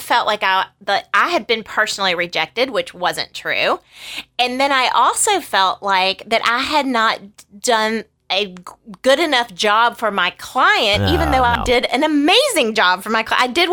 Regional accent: the South, United States; accent: Southern; Hope my Southern accent did not just ruin that.

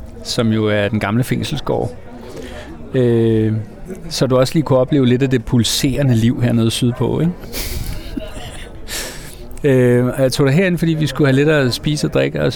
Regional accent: Råby, Zealand, Denmark; jeg blev født ude i Råby, hedder det, ude på Østmøn.

